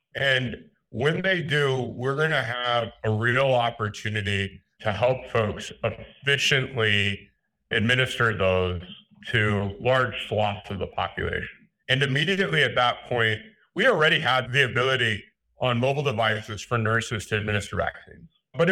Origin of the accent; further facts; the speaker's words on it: Lincoln, Nebraska, United States; now in Madison, United States; I grew up outside of Lincoln, Nebraska. So I am a Husker I was raised a Husker and then transplanted to be a Badger.